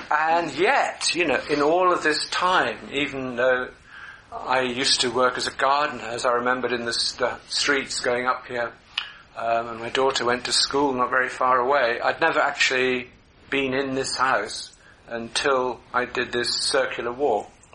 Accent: Wales, United Kingdom; now in London, United Kingdom; I didn't grow up in London. I grew up in South Wales, and I came to London, to Brixton, to South London, to go to a film school.

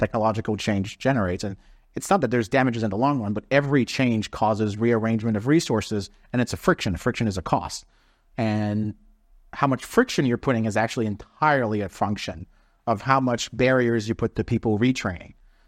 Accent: Canada; I'm Canadian.

